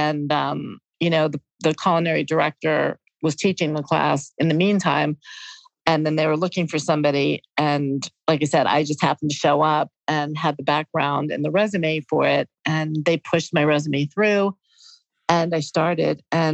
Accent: United States; I'm an American pastry person. Like, as much as I love French pastry and I love Spanish pastry and Italian pastry, I grew up on sugary, sweet American desserts, you know what I mean?

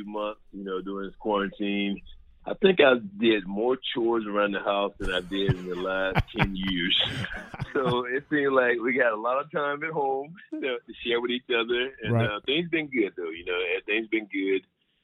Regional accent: Griffin, Georgia, United States; I came through Griffin High in the early 80s. And, you know, in Griffin High, Griffin, Georgia is a small town, but have such a rich football tr

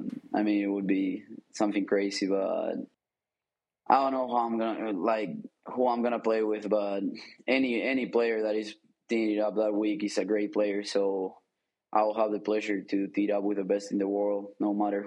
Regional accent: Argentina; English is a second language; asked me where I was from because my accent was different. I said Argentina

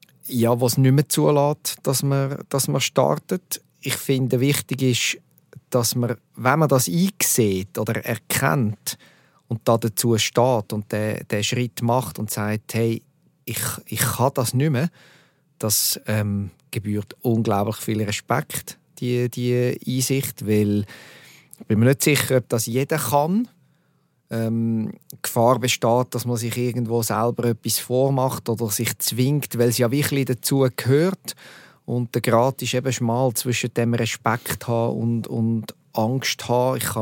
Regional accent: Zurich, Switzerland; Er hat da aus meiner Warte als Zürcher ein bisschen Farbe in die ganze Weltcup-Geschichte gebracht

